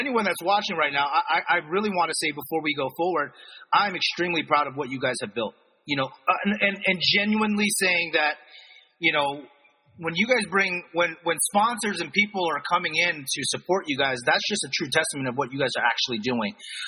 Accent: East Coast, United States; I'm originally from the East Coast, so it's, you know, it's tough, right?

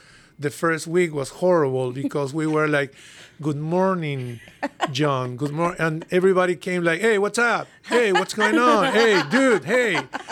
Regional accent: Lima, Peru; now in San Francisco, United States; Yes, Susie and I were from Peru. We are from Lima. Then we came here, and 5 years after, Natalia was born in San Francisco.

